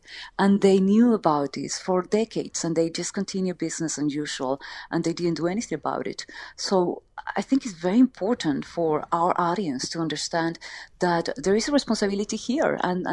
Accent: Peru; English is a second language; I am from Peru. I was born in Peru, so I am very close to the Amazon jungle and to nature, basically.

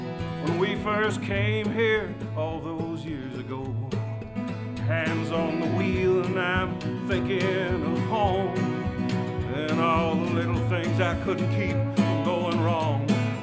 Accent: Indiana, United States; I am also from Southern Indiana.

